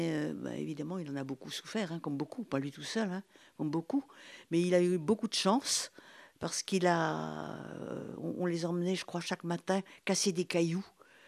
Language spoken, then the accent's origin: French; Saint-Jean-du-Doigt, Brittany, France; born there; Alors, je suis née à Saint-Jean-du-Doigt, dans la maison familiale, évidemment.